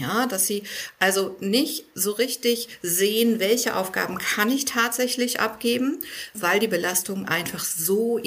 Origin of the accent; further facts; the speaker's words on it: Hannover, Lower Saxony, Germany; ich komme aus dem Großraum Hannover